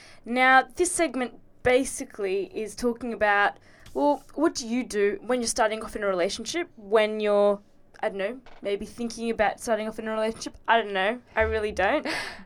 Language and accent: English; Australia; I was born in Australia, so I'm Australian, true blue. But my mum is Sri Lankan. My dad is Burmese. So I've got a curry mum and an Asian dad, basically.